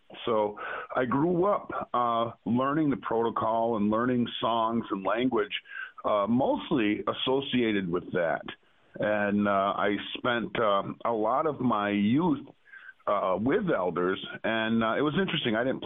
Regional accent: New York, United States; Well, I grew up on the Allegheny Reservation, Seneca Territory

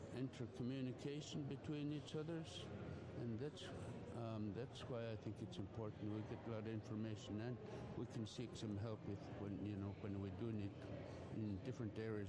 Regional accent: St. Mary's, Alaska, United States; from St. Mary's with the Yupik-Wendrovsky tribe, one of the two tribes from St. Mary's.

